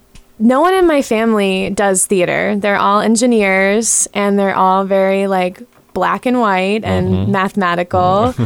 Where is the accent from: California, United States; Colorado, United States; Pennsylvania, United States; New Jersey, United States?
Pennsylvania, United States; Philadelphia; now in New York City, United States; I'm originally from Philadelphia, and now I live in New York City.